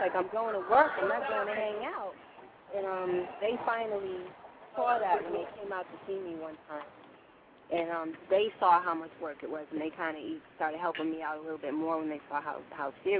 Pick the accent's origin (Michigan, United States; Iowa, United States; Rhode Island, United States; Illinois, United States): Rhode Island, United States; So growing up in Rhode Island, that's the only thing I think that really was kind of hindrance, but at the same time, being in a small place like